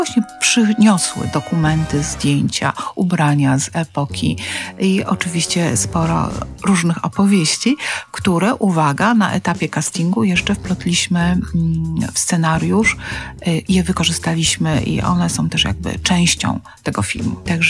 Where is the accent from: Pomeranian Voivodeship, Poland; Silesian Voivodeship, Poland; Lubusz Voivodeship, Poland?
Pomeranian Voivodeship, Poland; Gdańsk; now in Lublin, Poland; z Gdańskiem, z którego pochodzę, ponieważ jestem gdańszczanką, która mieszka od 35 lat w Lublinie